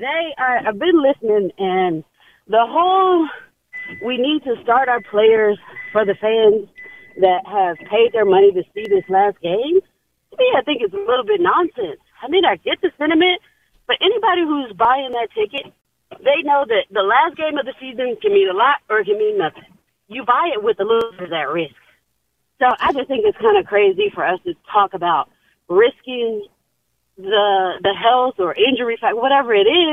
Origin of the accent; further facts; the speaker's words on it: Chicago, Illinois, United States; I was born and raised in Chicago.